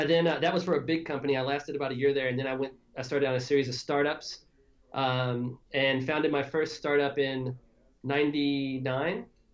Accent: Kentucky, United States; I grew up pretty poor in Kentucky. Managed to get a bunch of academic scholarships to the University of Kentucky, and wound up dropping out.

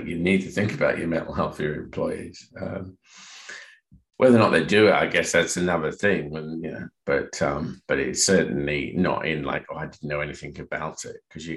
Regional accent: Australia; moved away; as an Australian, it's really difficult over here not to feel gluttony when Australia rips apart the English cricket.

